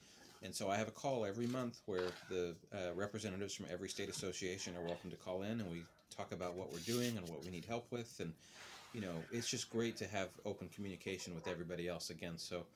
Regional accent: Oklahoma, United States; I'm from Oklahoma, so I know I'm a little biased

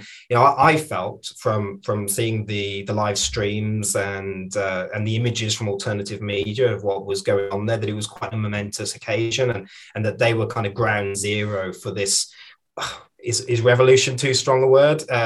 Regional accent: United Kingdom; I'm just a British guy who doesn't really have a side, you know, in terms of, I'm not Canadian

